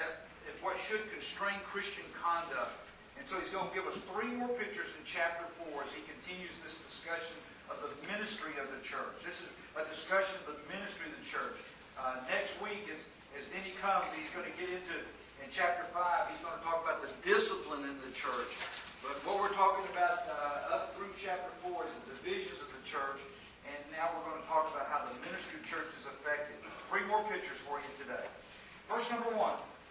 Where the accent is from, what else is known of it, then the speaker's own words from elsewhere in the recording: Atlanta, Georgia, United States; I'm from Atlanta, Georgia. I know about that stuff, okay?